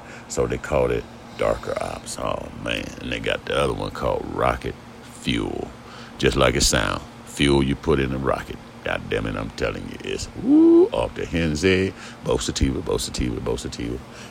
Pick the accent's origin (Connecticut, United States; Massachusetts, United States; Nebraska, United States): Nebraska, United States; Omaha; So like I say, I hail from Nebraska. Omaha is a city. Ain't many of us there.